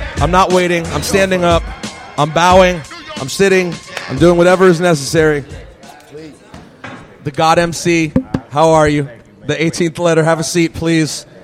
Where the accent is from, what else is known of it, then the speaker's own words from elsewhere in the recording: New York City, New York, United States; born there; I was born in New York City.